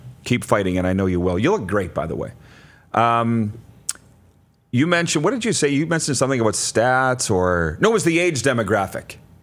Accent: Milestone, Saskatchewan, Canada; For some reason, growing up in Milestone, they made fun of the Norwegians.

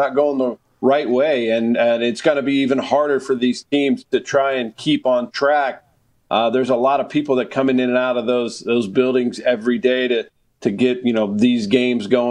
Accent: Pittsburgh, Pennsylvania, United States; also born or lived in St. Louis; We did. After living in St. Louis for 8 years, we decided to move back to Pittsburgh.

